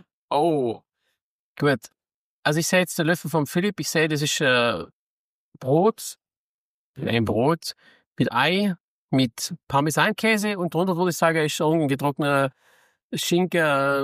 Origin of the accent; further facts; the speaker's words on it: Baden-Württemberg, Germany; Da sind wir Schwabe ein bisschen.